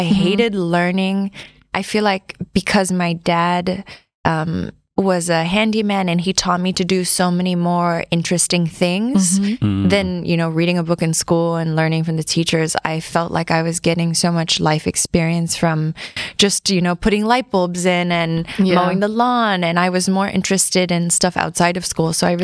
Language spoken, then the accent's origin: English; Miami, Florida, United States; also born or lived in Tampa, United States; now in Paris, France; I grew up in Miami, and I went to elementary, middle, high school there, and I lived in Tampa for 2 years, and then I went back to Miami.